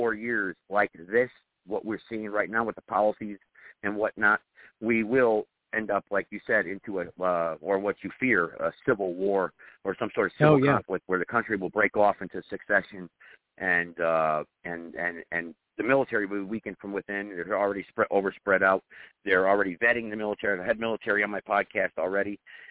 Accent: Greensboro, North Carolina, United States; I'm from Greensboro

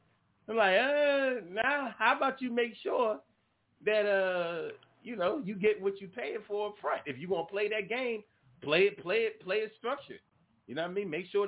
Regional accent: Philadelphia, Pennsylvania, United States; We never did that where I'm from. I'm from Philly.

